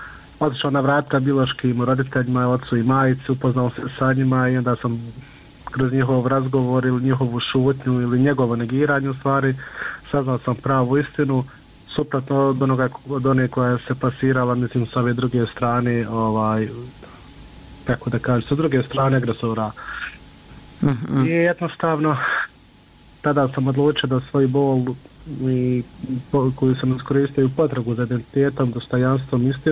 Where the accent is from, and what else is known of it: Bosnia & Herzegovina